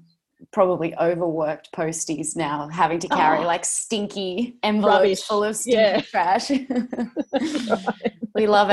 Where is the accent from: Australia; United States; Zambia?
Australia; New South Wales; I grew up in the Northern Beaches.